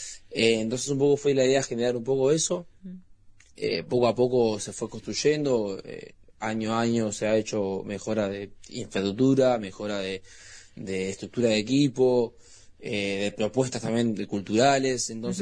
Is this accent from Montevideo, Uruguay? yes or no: yes; Montevideo, Uruguay; Yo no, yo soy de Montevideo. Pero bueno, iba bastante seguido hace años, claro. Ahí fue que lo conocí a él. Pero yo soy de acá, estoy de Montevideo, digo acá porque ahora estoy acá.